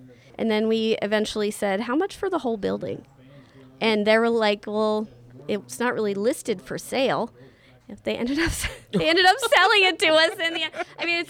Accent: Russell, Pennsylvania, United States; also born or lived in England; I am originally from Russell, Pennsylvania, but my husband and I met at Bible College in Lima, New York, and then he joined the military before we got married, and we were stationed in England, and we were there for 5.5, 6 years.

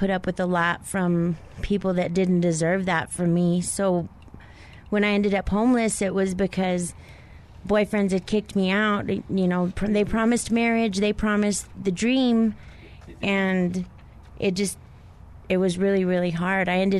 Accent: Clovis, New Mexico, United States; now in Albuquerque, United States; I'm originally born and raised in Clovis. Came out to Albuquerque for actually my sentence.

